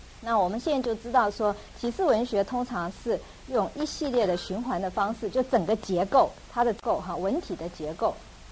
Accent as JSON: {"language": "Chinese", "country": "China", "said": "就为什么我们中国人还有在美国也是一样，这么多人去算命"}